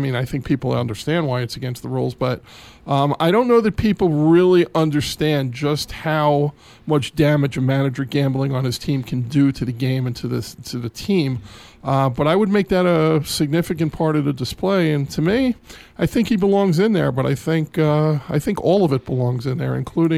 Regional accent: New York, United States; It's no different than the corner store, the corner candy store that I grew up with in New York

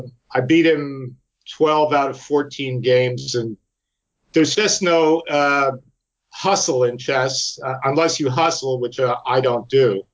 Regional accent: New Jersey, United States; I grew up in New Jersey, and I won the New Jersey Junior Championship a few times and placed high in the U.S. Junior Championships.

